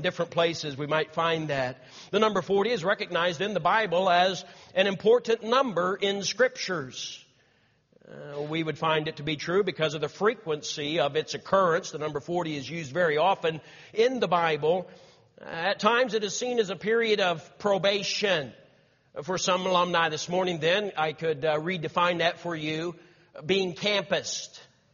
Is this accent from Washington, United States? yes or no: no; Missouri, United States; the first time I met Brother Joe and heard his testimony in the church in which I grew up in Missouri